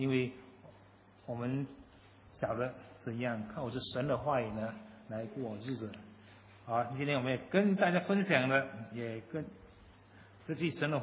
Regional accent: Singapore; 我们新加坡人这样，东家不打打西家没事啊

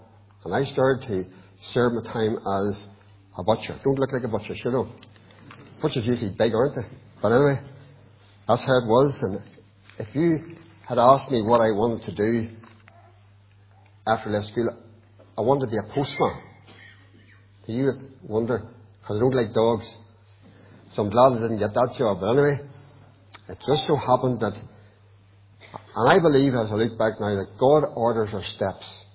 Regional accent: Armagh, Northern Ireland, United Kingdom; born there; I was born in Armagh, just out the Market Hill Road, and I have two brothers and three sisters.

